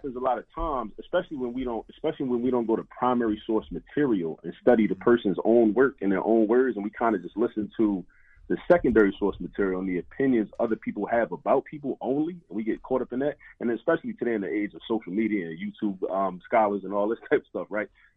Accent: Baltimore, Maryland, United States; We grew up in Baltimore.

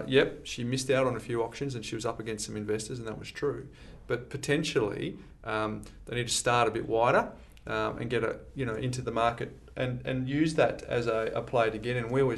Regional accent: Perth, Western Australia, Australia; No, I'm from Perth.

